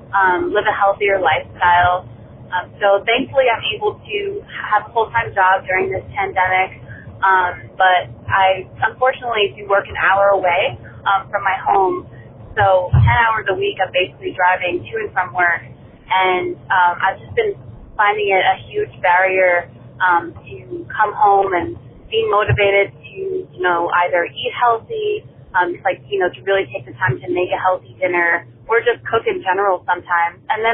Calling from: North Carolina, United States; I'm calling from North Carolina.

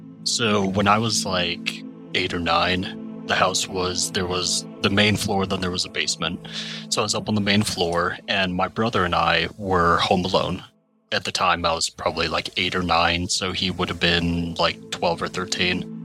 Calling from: Utah, United States; I'm calling from Utah.

